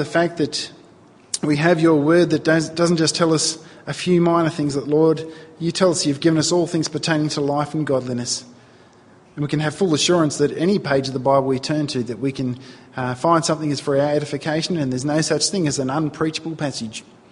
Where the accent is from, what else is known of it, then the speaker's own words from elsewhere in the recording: New South Wales, Australia; also born or lived in Victoria; I'm from Victoria. When I'm from Victoria, grew up in New South Wales